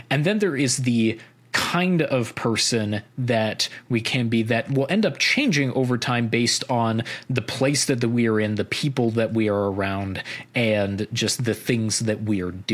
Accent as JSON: {"language": "English", "region": "Missouri", "country": "United States", "lives_now": "Virginia, United States", "said": "You know, I'm originally from Missouri."}